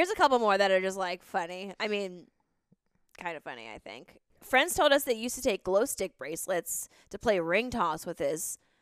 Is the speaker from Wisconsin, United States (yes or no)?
no; Baltimore, Maryland, United States; I'm from Baltimore. We don't speak English there.